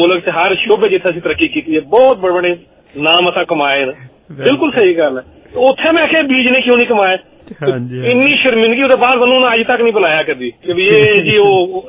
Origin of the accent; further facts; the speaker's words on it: Pakistan; ਸਾਡੇ ਮੁਲਕਾਂ ਦੀ, ਜਿਹੜੀ ਮੈਂ ਪਾਕਿਸਤਾਨ ਦੀ ਗੱਲ ਕਰ ਰਿਹਾ